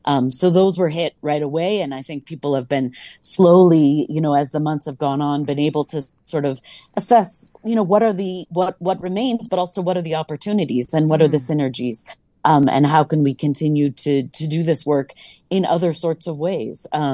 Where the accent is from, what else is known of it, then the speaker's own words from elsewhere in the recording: United States; And here I'm speaking, you know, loudly as an American on this, and I will continue